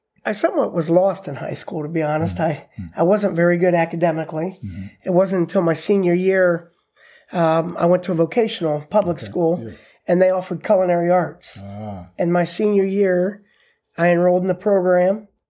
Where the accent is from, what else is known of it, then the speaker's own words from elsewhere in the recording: Mansfield, Ohio, United States; Well, I'll tell you, Mansfield in the 70s and 80s was a booming, hustling town of commerce. We had the train station.